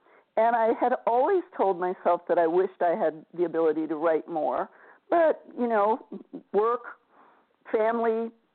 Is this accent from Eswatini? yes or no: no; Brazil; I grew up in Brazil